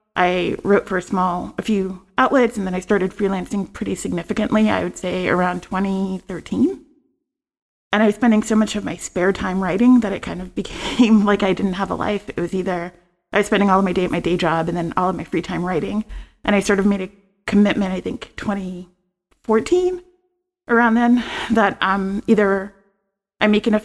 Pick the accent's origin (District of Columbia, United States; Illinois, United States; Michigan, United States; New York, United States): New York, United States; New York City; I grew up in New York City. I grew up riding transit.